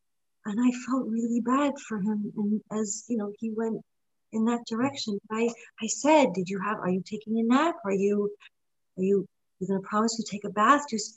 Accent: New York, United States; also born or lived in Lugano, Switzerland; Say, well, I basically was raised in New York. I mean, I was born in Lugano, Switzerland. But I grew up in New York. Mm. I'm a New Yorker.

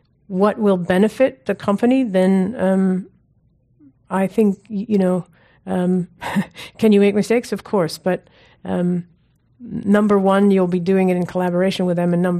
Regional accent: New York, United States; I am from New York, and so I think anyone here would be better qualified to answer that than me.

